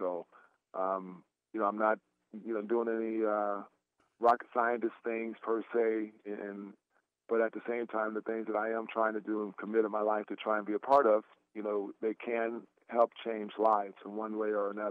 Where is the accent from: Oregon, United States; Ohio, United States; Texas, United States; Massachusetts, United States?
Oregon, United States; Portland; I'm a kid who's born and raised in Portland, Oregon, and I, you know, came up with two older brothers and an older sister and two wonderful parents in the household